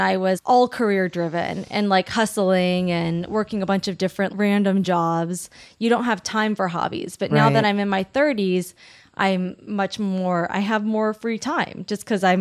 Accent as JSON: {"language": "English", "town": "Long Beach", "region": "California", "country": "United States", "tie": "born or raised there", "said": "Long Beach."}